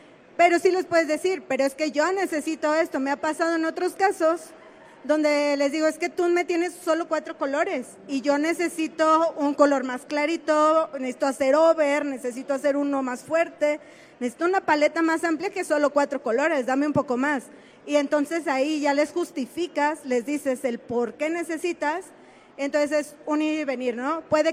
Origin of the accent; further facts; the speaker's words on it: Guadalajara, Jalisco, Mexico; Yo soy de Guadalajara. Ahí también nos tocó fuerte